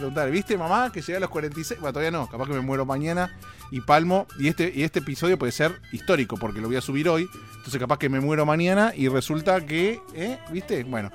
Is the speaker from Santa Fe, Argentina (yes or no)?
no; Buenos Aires, Argentina; la ciudad número uno es Buenos Aires, de donde soy oriundo, ¿no?